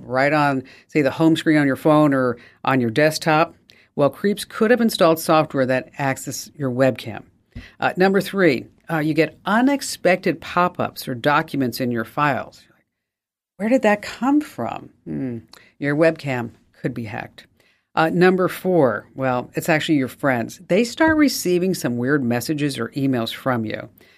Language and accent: English; New York, United States; accent: New York; That was my New York accent coming out.